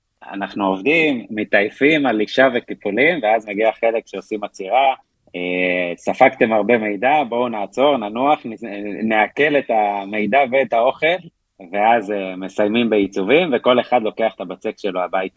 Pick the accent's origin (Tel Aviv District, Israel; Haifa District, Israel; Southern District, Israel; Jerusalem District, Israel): Tel Aviv District, Israel; Tel Aviv; אני גדלתי בפריפריה דרום תל אביב